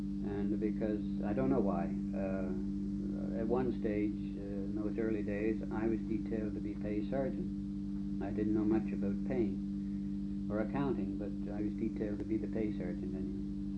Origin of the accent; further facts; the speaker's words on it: Charlottetown, Prince Edward Island, Canada; born there; I was born in February 1920 in Charlottetown, Prince Edward Island, and I attended public school, of course.